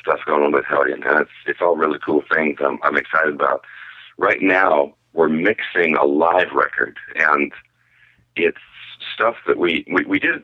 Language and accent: English; Los Angeles, California, United States; I mean, obviously, you know, I'm from Los Angeles